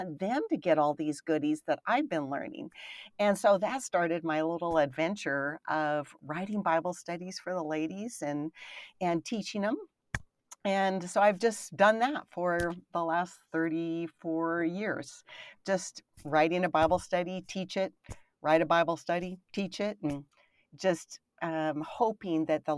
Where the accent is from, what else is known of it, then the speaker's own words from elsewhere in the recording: Idaho, United States; also born or lived in California / Kansas; now in Kentucky, United States; We're from Idaho, but we have been in churches in Idaho and in California and for a short time in Kansas, but and now in Kentucky.